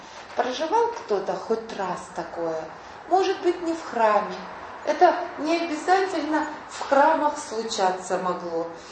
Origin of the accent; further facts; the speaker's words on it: Simferopol, Crimea, Ukraine; У нас там, я сама из Симферополя, рядом Бахчисарай